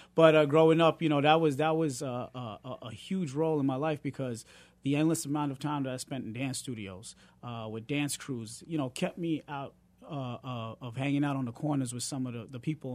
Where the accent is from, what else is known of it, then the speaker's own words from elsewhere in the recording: New York City, New York, United States; Beat Street came out, and that really kind of blew up hip-hop culture, if you will, into mainstream America.